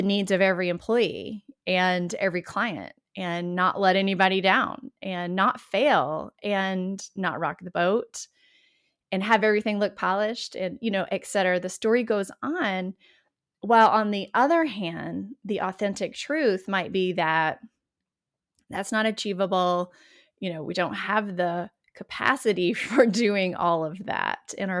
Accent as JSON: {"language": "English", "region": "the South", "country": "United States", "said": "I'm from the Southern United States. I call myself a recovering Southern Belle."}